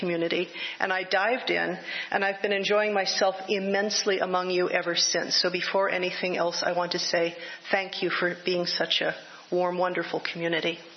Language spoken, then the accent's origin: English; Livermore, California, United States; I grew up in Livermore. My mother hauled me off to the Unitarian Fellowship there every Sunday